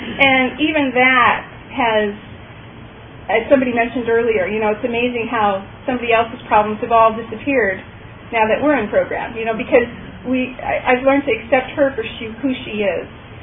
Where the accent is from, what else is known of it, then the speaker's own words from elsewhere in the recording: Cleveland, Ohio, United States; I grew up in Cleveland, Ohio, so it was a struggle to go back there